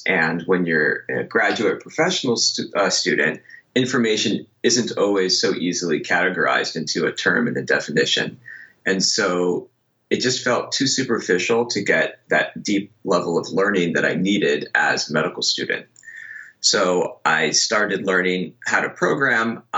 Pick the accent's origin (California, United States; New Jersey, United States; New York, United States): California, United States; Los Angeles; So I grew up in Los Angeles, and then for my undergrad, I went